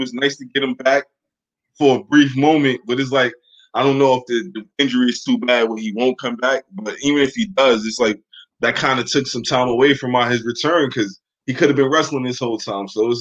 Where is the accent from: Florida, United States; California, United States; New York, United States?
New York, United States; I'm from New York, so that's a big part of – that shaped a lot of my influences.